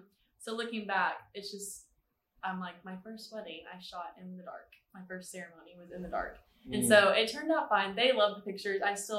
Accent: New Braunfels, Texas, United States; So I'm originally from New Braunfels.

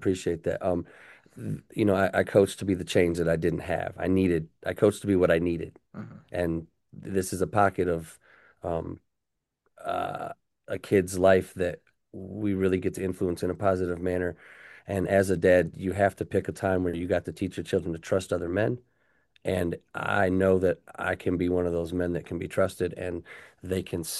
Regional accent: Midwest, United States; I come from the Midwest where it's flat and there's nothing but pig farms around me.

